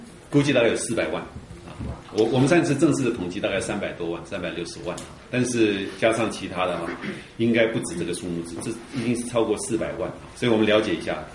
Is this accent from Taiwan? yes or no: no; Indonesia; 就不是没办法融入到成为我们印尼人